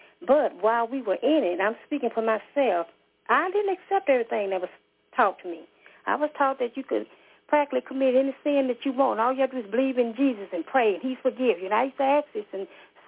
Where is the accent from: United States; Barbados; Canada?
United States; Pine Bluff, Arkansas; I'm from Pine Bluff.